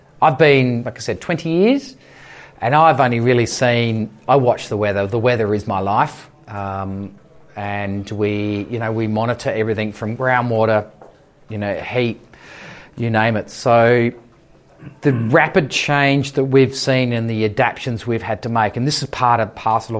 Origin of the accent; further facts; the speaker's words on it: South Australia, Australia; I grew up in the Barossa, I can say that. I kind of grew up with a 100-year-old vine